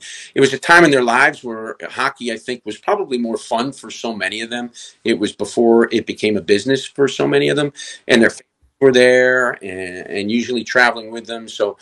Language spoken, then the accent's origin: English; New York, United States; You know, I grew up in New York, just a few minutes from the New York Rangers training facility here, and then being in Boston at Boston University